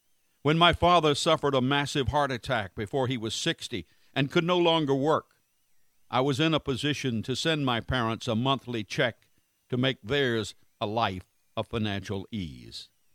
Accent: United States; I could never have dreamed of as a poor kid growing up in Wilson County

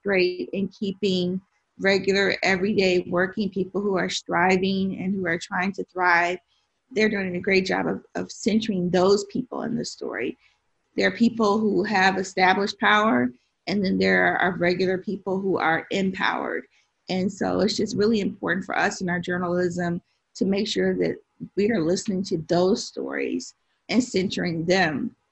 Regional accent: Tennessee, United States; also born or lived in Chicago / Detroit; You know, I was born in Chicago, and I started school in Detroit after the riots, or I should say the uprisings. And then I went to school, junior high and high school, in Tennessee.

